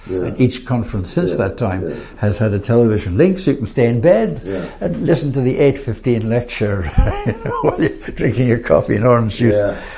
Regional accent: Canada; I said, because, madam, I am a Canadian and I am free to telephone any hotel that I wish in this country or in any other.

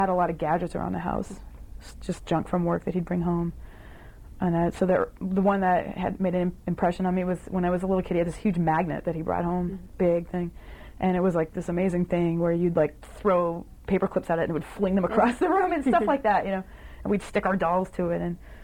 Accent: Lexington, Massachusetts, United States; We grew up in Lexington, which is, when I grew up, it was a sleepy little boonies town because it was too far, really, to be commutable.

